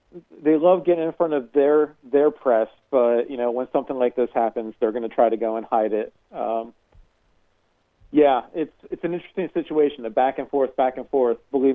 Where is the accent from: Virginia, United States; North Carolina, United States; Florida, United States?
North Carolina, United States; they're fanning the flames that are happening across our country and to my home state in Charlotte.